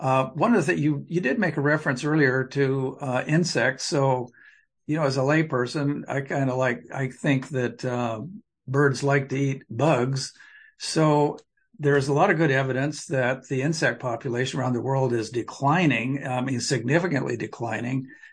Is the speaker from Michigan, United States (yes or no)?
no; Oregon, United States; I grew up in Southern Oregon, where we used to have beautiful truck farms with incredible vegetables every summer, including tomatoes, and those tomatoes are all gone.